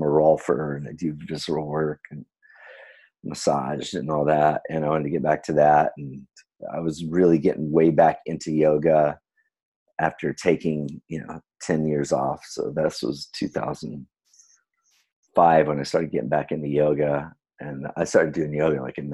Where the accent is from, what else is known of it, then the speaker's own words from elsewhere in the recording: Dallas, Texas, United States; also born or lived in Fort Worth / Oklahoma; I grew up in Dallas. I was born in Fort Worth, Texas. Okay. Fort Worth, Dallas. So I was born in Fort Worth. I was raised there. And then my mom married a dude and we moved up to Oklahoma.